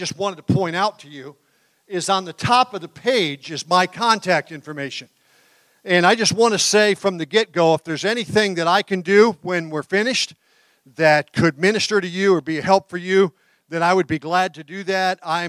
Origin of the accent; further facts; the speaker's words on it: Montrose, Pennsylvania, United States; I grew up in Montrose, Pennsylvania, which is not too far from here. And so this is home territory for me. I'm a Northeast Pennsylvania boy.